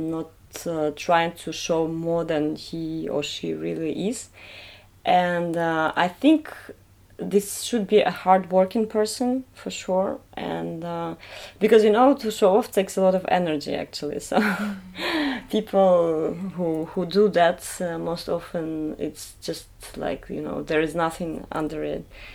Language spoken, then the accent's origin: English; Belarus; English is a second language; now in Paris, France; I'm originally from Belarus. Since 2 years, I live in Paris